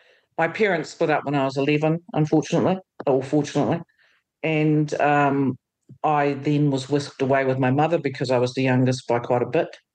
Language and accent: English; Whanganui, Manawatū-Whanganui, New Zealand; And I'm like, you know, I'm from Whanganui. I mean, the highlight of a Saturday night in Whanganui in the 60s and 70s was going to the pie cart in the main street.